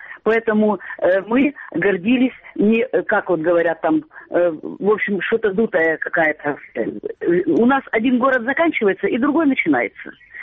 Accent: Donetsk Oblast, Ukraine; Я из Донецкой области.

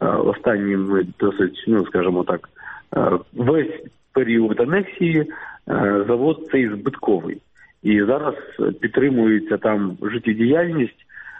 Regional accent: Armyansk, Crimea, Ukraine; Я сам звідти, я з Армянська, я там закінчував школу, там закінчував училище, там перші мої діти народились, звідти в армію пішов в українську

